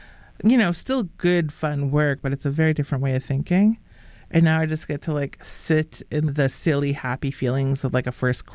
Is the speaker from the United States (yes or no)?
no; Saskatchewan, Canada; And also, like, I'm from Saskatchewan. The mountains are such a mystery to me.